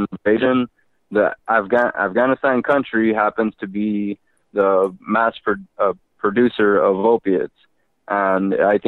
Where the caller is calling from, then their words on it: Austin, Texas, United States; I actually just called last night, and I'm calling from Austin, Texas.